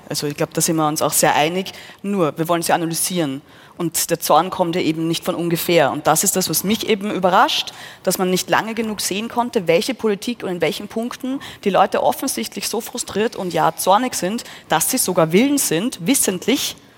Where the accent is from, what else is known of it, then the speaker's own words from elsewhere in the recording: Austria; Ich bin aus Österreich, mir überrascht so schnell gar nichts